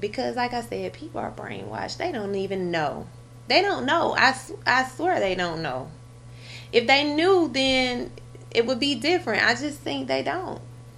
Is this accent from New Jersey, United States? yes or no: no; Atlanta, Georgia, United States; So, you know, if that keeps happening, it's of course, we're from Atlanta, but it's going to be like, we still made it somewhere else.